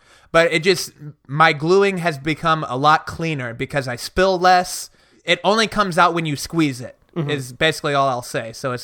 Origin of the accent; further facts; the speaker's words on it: the South, United States; Come, I'm from the South, and I guarantee you, nobody's getting like chips implanted into them.